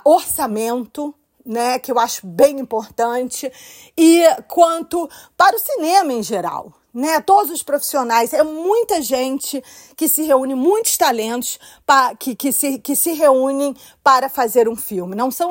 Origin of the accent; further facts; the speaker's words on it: Rio de Janeiro, Brazil; now in United States; eu cresci no Rio de Janeiro